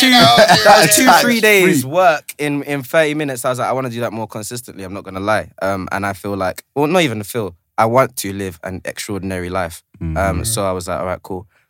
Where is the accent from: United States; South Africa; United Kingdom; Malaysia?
United Kingdom; London; I'm originally from South, but catch me on Kingsland now.